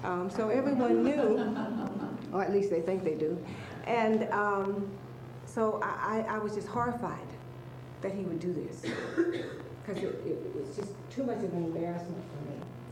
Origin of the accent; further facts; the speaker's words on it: Philadelphia, Tennessee, United States; I grew up in Tennessee, a real small town called Philadelphia, Tennessee, near Knoxville, the Smoky Mountain area.